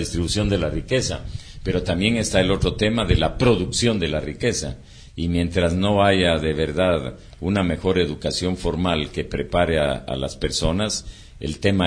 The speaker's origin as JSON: {"language": "Spanish", "country": "Guatemala", "said": "sí, nos llamamos guatemaltecos. ¿Por qué? Porque nacimos en Guatemala."}